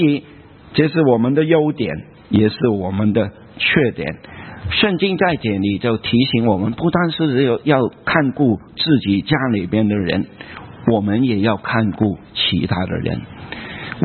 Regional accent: Hong Kong; 我在香港长大了我在香港的时候受教育工作是蛮顺利的

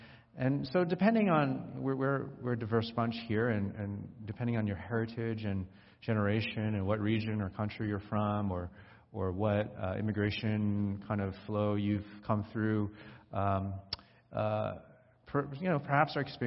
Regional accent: New Jersey, United States; If you didn't know already, I grew up in New Jersey, and the town that I grew up in wasn't particularly diverse.

